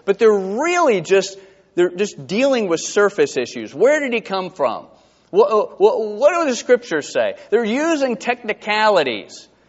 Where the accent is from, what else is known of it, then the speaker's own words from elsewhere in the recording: Valdosta, Georgia, United States; I grew up in Valdosta, Georgia. Now, South Georgia gets no respect, okay?